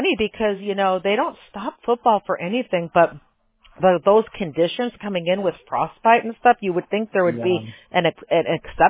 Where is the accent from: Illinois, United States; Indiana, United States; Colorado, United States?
Illinois, United States; Chicago; we came from Chicago back then and we didn't have a good barbecue in Chicago